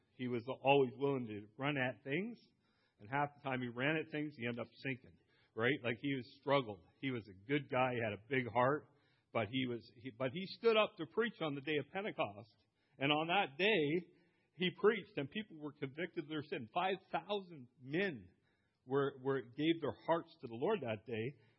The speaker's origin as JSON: {"language": "English", "country": "Canada", "said": "we're Canadian, and that would be offensive, maybe, right?"}